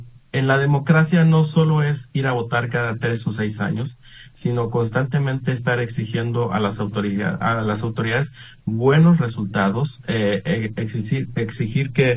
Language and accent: Spanish; Jalisco, Mexico; los ciudadanos pretendemos o queremos como mexicanos o como jaliscienses